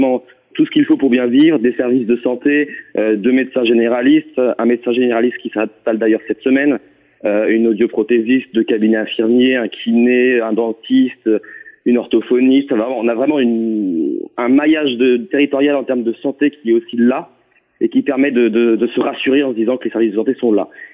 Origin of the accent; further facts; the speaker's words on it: Carantoir, Brittany, France; j'ai toujours habité à Carantoir, j'étais à l'école à Carantoir, au collège à Agassiz à côté, ou après au lycée à Puermel. Donc voilà, moi je suis de Carantoir, j'aime beaucoup ma commune.